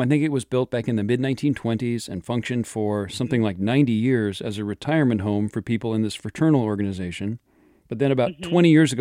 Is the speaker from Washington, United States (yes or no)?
yes; Seattle, Washington, United States; I grew up in the Seattle area, so I've lived here my whole life.